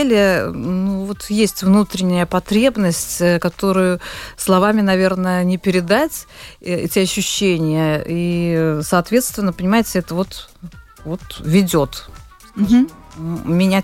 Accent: Daugavpils, Latgale, Latvia; я оказалась в Даугавпилсе, это мой родной город, где я родилась и где жила моя бабушка.

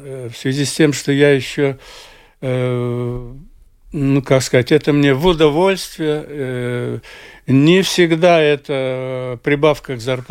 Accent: Riga, Latvia; born or raised there

